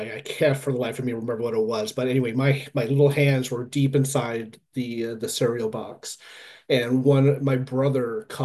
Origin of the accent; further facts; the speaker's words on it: New Brunswick, Canada; So we did come from it was a small farm, a sustenance farm. So, it wasn't that unusual, particularly growing up in New Brunswick, to have such a large family, and in particularly a French Canadian family.